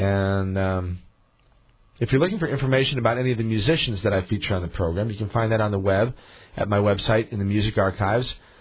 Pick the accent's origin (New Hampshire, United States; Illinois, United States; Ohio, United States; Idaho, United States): Illinois, United States; Chicago; also born or lived in Denver, Colorado; I grew up in the Chicago area and then lived most of my adult life in the Denver, Colorado area and then just moved here 4 or 5 years ago.